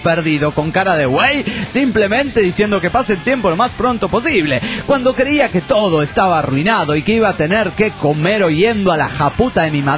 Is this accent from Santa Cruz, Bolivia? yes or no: no; Sucre, Chuquisaca, Bolivia; de Sucre, Bolivia.